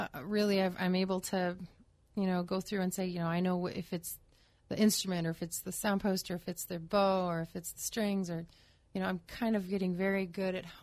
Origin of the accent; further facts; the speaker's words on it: Omaha, Nebraska, United States; And I'm actually from Omaha, and we were in a church that's everyone should know, that's a Presbyterian church